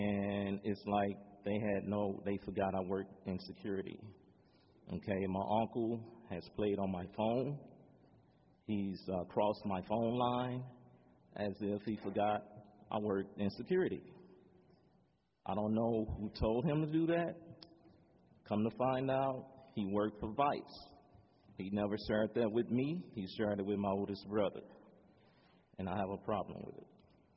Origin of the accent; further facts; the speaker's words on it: Dallas, Texas, United States; also born or lived in Greenville, Texas; South Dallas, where I grew up with my grandmother, I was born here in Dallas. We moved to Greenville, Texas, when I was about maybe five, and we came back.